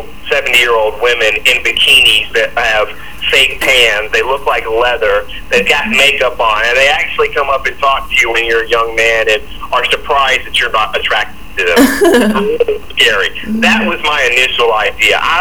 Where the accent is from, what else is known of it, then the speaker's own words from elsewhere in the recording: South Carolina, United States; I come from South Carolina, and we're notorious for having sullied history.